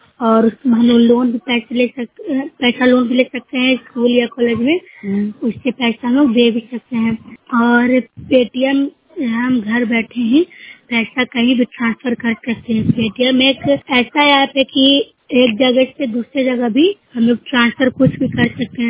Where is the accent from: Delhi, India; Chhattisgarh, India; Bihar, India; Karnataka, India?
Bihar, India; Nalanda; ग्राम बारा खजाना, जिला नालंदा की रहने वाली हूँ।